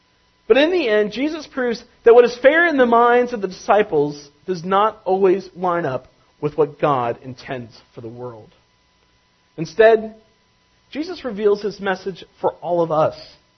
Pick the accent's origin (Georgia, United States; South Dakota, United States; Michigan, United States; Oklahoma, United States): Georgia, United States; Atlanta; He and I grew up in Atlanta together. We were literally diaper buddies in the church nursery.